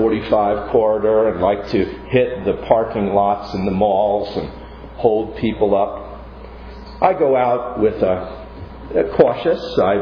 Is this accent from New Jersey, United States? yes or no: yes; New Jersey, United States; I'm a Texan now. Actually, from New Jersey and now Texas, I'm still a Jerkson.